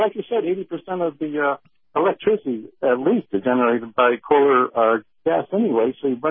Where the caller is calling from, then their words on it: Clearwater, Florida, United States; in Clearwater.